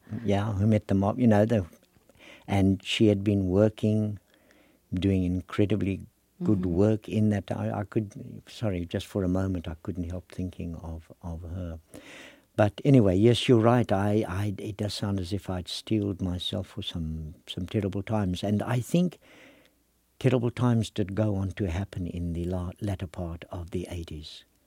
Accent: South Africa; And now to realize that I actually travel abroad with pride as a South African, with pride.

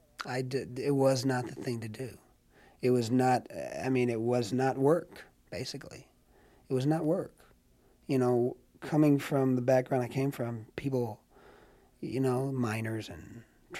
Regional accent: Chicago, Illinois, United States; And by the time I moved to Chicago, it was just me and my my mom and my five sisters. So we grew up on the Nelson Algren's neighborhood, as a matter of fact.

